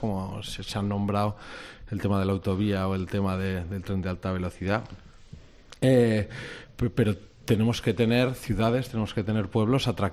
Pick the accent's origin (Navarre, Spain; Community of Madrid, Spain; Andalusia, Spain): Navarre, Spain; Yo siempre he dicho que los navarros somos muy navarros